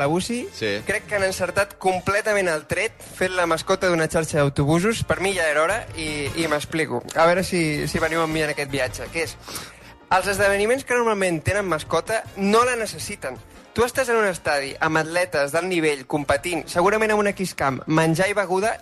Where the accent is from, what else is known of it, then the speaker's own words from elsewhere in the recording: Vilassar de Mar, Catalonia, Spain; Pensa que sóc de Vilassar de Mar